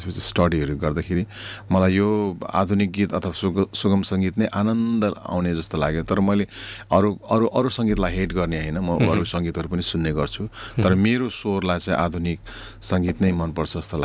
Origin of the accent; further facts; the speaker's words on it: Darjeeling, West Bengal, India; म एउटा साधारण फ्यामिलीमा जन्मेको र म दार्जिलिङमा जन्मेँ पढेँ सेन्ट रोज स्कुल र कलेज मैले गभर्मेन्ट कलेज दार्जिलिङको गभर्मेन्ट कलेजबाट पढेँ